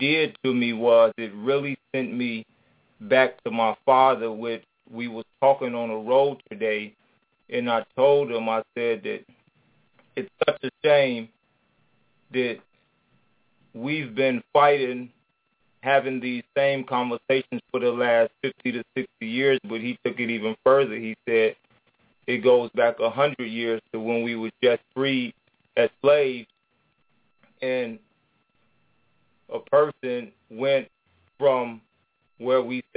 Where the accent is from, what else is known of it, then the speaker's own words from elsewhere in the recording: Israel; I was raised actually again in Israel